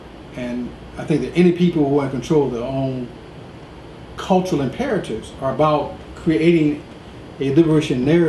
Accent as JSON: {"language": "English", "town": "Detroit", "region": "Michigan", "country": "United States", "tie": "born or raised there", "also_born_or_lived": "Little Rock, United States", "said": "I was born in Little Rock, right. Arkansas. But we left Little Rock before I was 1 year old. So as John Killen said, we moved up south. to Detroit."}